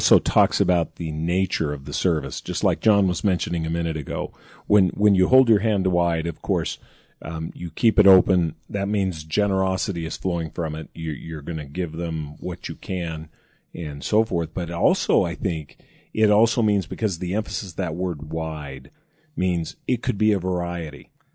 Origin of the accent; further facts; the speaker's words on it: St. George, Utah, United States; and I'm from St. George.